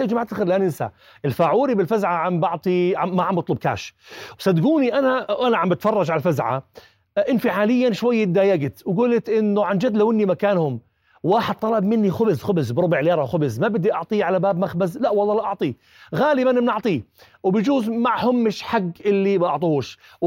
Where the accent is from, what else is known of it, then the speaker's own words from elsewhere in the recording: Jordan; إحنا كأردنيين نمتاز فيه